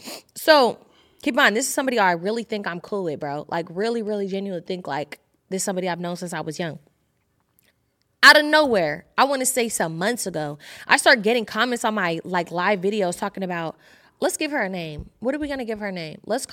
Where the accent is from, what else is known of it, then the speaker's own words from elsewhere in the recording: California, United States; So obviously y'all know I'm from the Bay Area.